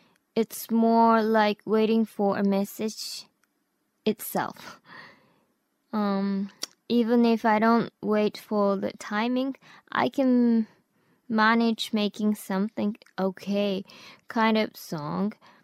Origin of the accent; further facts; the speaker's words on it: Tokyo, Japan; I was born and raised in Tokyo.